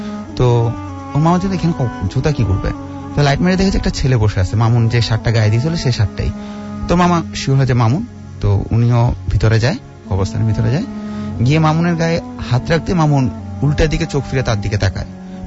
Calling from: Dhaka, Dhaka Division, Bangladesh; আমি বসুন্ধরা আবাসিক এলাকা থেকে এসেছি।

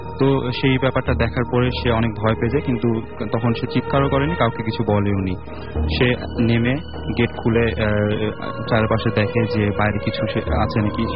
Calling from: Mirpur, Dhaka Division, Bangladesh; মিরপুর থেকে এসেছি।

